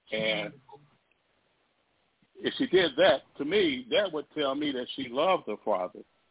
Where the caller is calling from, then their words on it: Durham, North Carolina, United States; Hey, kid. This is … from Durham.